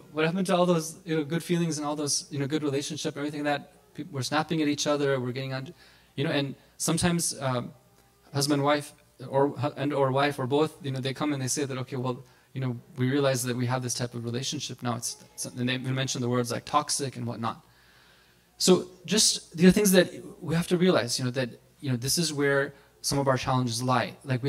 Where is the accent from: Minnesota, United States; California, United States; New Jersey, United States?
Minnesota, United States; You know, I remember some years back in my home state of Minnesota